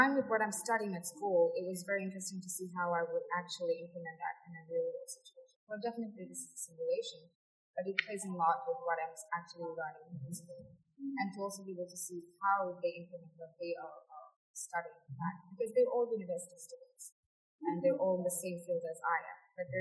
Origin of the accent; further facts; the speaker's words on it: Mauritius; I come from Mauritius